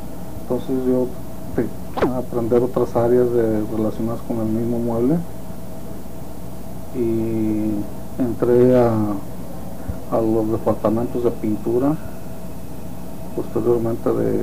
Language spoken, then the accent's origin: Spanish; Acapulco, Mexico; born there; Acapulco de Juárez, Jalisco.